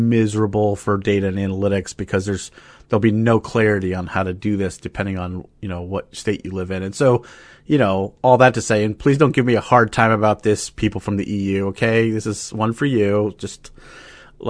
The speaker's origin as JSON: {"language": "English", "country": "United States", "said": "As an American, like, my perspective on this is like pretty distinct."}